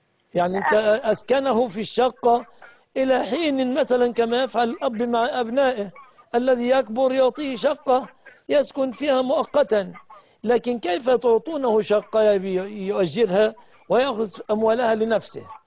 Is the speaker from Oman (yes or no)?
no; Egypt; بلادنا مصر